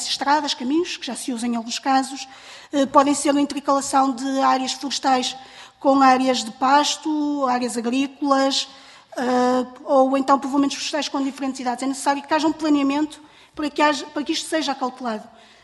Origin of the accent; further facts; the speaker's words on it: Norte, Portugal; nomeadamente da área de onde eu venho, do Minho, quase todas as propriedades têm menos de 2 hectares.